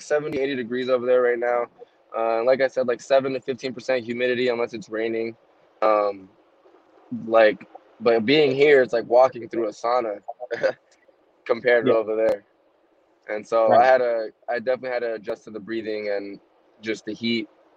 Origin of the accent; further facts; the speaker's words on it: Anchorage, Alaska, United States; I came from Alaska. I'm from Anchorage, Alaska